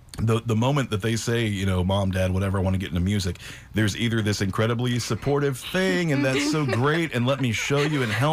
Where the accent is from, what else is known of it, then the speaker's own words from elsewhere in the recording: Tennessee, United States; I'm actually from Tennessee. I wasn't born in Nashville, but I've been in this area forever.